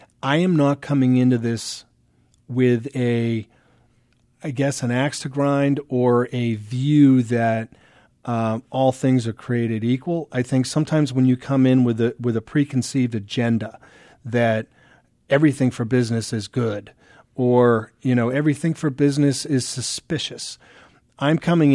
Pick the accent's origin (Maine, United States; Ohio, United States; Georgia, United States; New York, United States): Maine, United States; I was born and raised in Maine. Love the state.